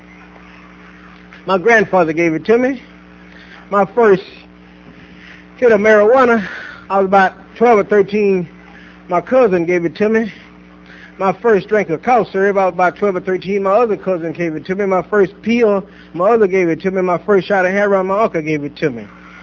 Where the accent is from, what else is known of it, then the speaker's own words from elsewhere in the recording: Dallas, Texas, United States; Born and raised in Dallas, Texas, July the 28th, 1949. That means I'm 51 years old